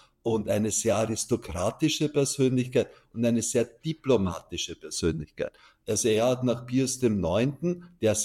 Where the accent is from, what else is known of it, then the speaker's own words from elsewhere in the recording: Austria; bei uns in Österreich